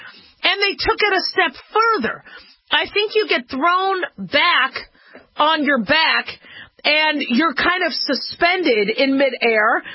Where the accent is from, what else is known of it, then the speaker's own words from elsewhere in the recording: Los Angeles, California, United States; born there; I was born in Los Angeles. I was born in, actually, I was born in technically Hollywood.